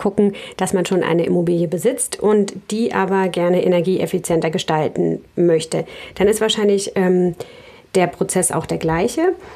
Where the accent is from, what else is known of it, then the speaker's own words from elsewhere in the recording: Lübeck, Schleswig-Holstein, Germany; ich komme aus Lübeck.